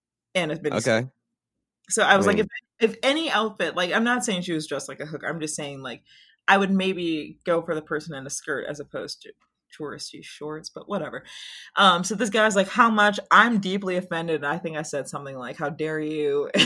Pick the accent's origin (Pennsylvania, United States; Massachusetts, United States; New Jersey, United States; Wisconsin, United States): Wisconsin, United States; we're from Wisconsin. There was a snowstorm in Wisconsin